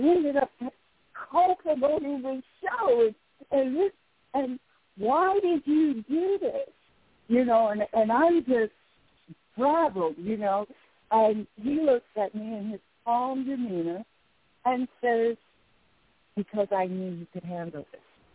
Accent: Chicago, Illinois, United States; now in Las Vegas, United States; And after moving to Las Vegas and being able to see it live, I'm from Chicago

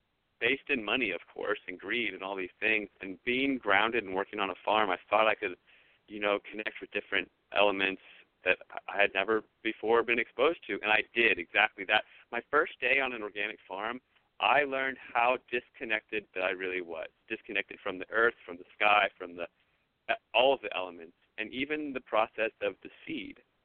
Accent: Virginia, United States; I'm from Virginia, like your intro said

